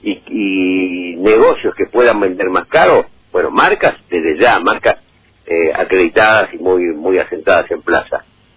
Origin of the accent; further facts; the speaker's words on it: Lomas de Zamora, Buenos Aires Province, Argentina; mire, yo soy de Loma de Zamora.